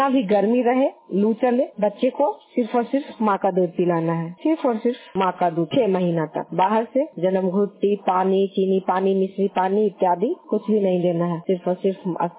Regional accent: Nawada, Bihar, India; और मैं नवादा डिस्ट्रिक्ट से बिलोंग करती हूँ।

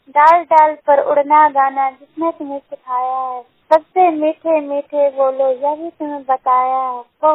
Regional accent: Madhubani, Bihar, India; मैं मधुबनी जिला की रहने वाली हूँ।

